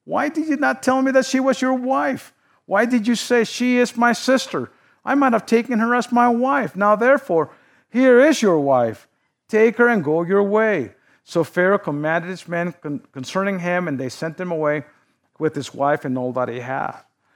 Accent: Southwest, United States; Living here in the West, and me growing up in the Southwest, where there's a lot of cattle has to be moved

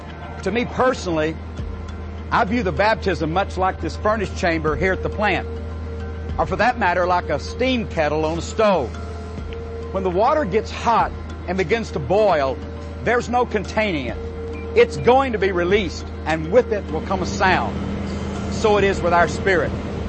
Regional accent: Texas, United States; But it didn't seem that way in the little town where I was raised in Southeast Texas.

